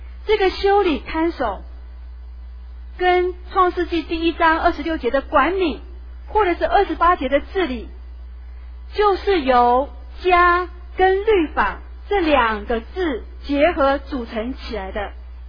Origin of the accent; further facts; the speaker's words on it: Taiwan; 我们台湾人